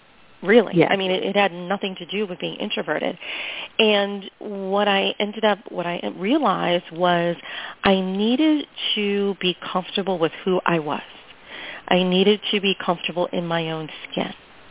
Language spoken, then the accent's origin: English; New York City, New York, United States; I was raised in New York City, very, you know, tough city to be raised